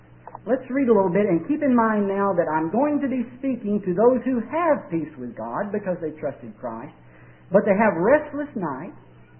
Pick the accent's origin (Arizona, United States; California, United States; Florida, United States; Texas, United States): Texas, United States; Waco; I came from the part where they were rough. If you said, hey, I'm from East Waco, nobody really wanted to have anything to do with you.